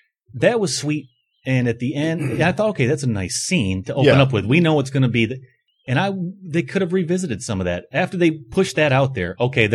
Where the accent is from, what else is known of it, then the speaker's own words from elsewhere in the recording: Canada; It was about halfway between where I grew up in Canada, about 30 minutes.